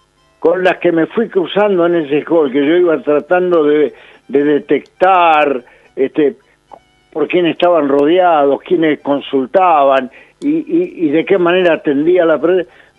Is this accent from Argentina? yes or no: yes; Argentina; He viajado mucho para llegar hasta aquí. Yo vengo de la Argentina.